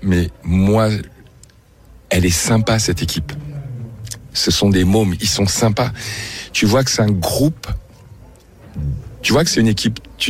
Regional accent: Paris, Île-de-France, France; Et j'étais allé à Munich, c'est bon, mais je suis parisien, tu vois.

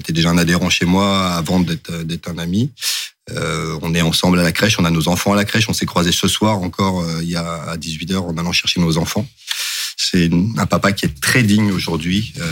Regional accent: Maurepas, Île-de-France, France; j'y ai né, j'ai grandi, j'étais directeur du service jeunesse, directeur du service des sports à Coignières, j'ai grandi à Morpa, je suis conseiller municipal à Morpa.

